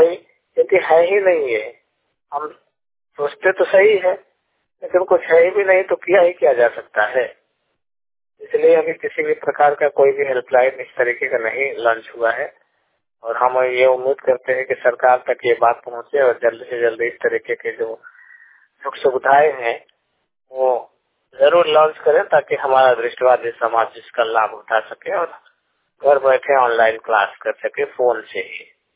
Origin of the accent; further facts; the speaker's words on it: Uttar Pradesh, India; लेकिन सोचिए कि हम लोग यूपी के रहने वाले हैं